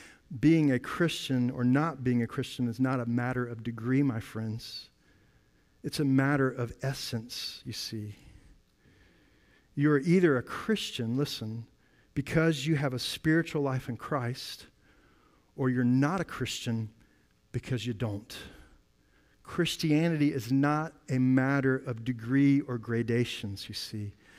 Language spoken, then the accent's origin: English; South Carolina, United States; I'm from South Carolina, and I like barbecue.